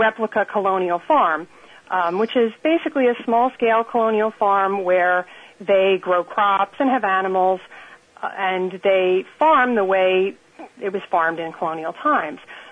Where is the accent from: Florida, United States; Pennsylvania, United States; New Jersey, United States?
New Jersey, United States; I'm from Jersey, so I love tomatoes. Jersey tomatoes are the best in the world.